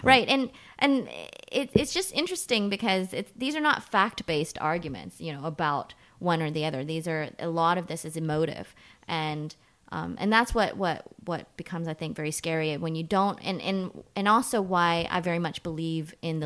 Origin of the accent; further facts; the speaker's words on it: United States; I mean, at the end of the day, instance, I'm an American citizen.